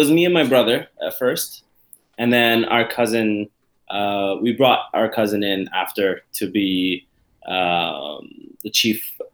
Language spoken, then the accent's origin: English; Egypt; now in Canada; after the revolution, we just hopped on a plane and came to Canada. We're originally Canadian citizens, but I kind of grew up back in Egypt.